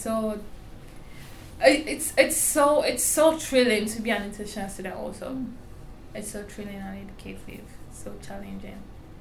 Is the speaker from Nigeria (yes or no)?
yes; Nigeria; moved away; So knowing I came from Africa, from Nigeria precisely, and being a Black, I know where I came from. I know who is waiting for me back home. My siblings and everything. So being an international student now